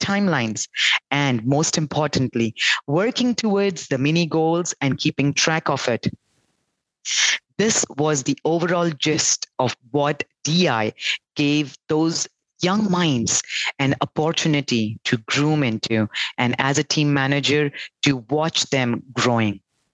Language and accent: English; Houston, Texas, United States; I am from Houston, Texas, and I played the role of team manager for the last 3 years.